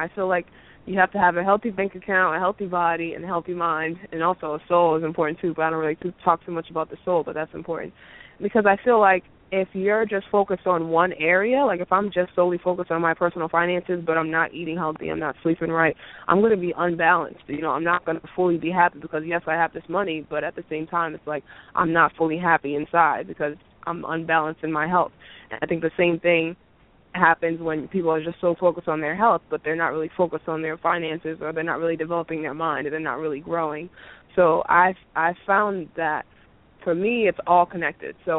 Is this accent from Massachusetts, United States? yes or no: yes; Boston, Massachusetts, United States; I grew up in Boston, so in a town called Dorchester.